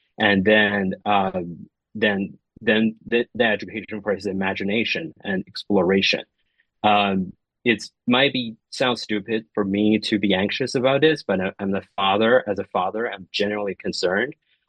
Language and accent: English; China; during the process of me growing up in China